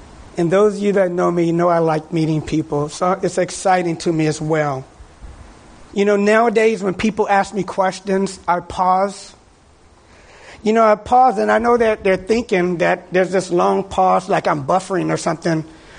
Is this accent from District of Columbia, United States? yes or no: yes; Washington, District of Columbia, United States; I was taught in the neighborhood that I grew up in Washington, D.C., was you're not supposed to let people know you.